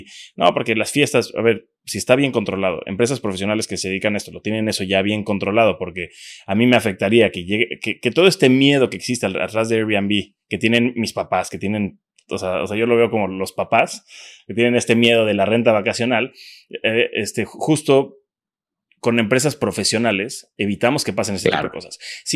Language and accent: Spanish; Cancún, Quintana Roo, Mexico; Yo soy de Cancún desde pequeño.